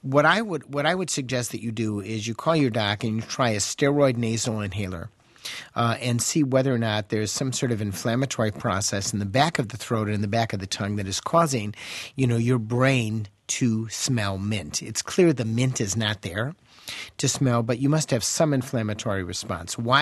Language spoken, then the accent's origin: English; Chicago, Illinois, United States; I am from Chicago.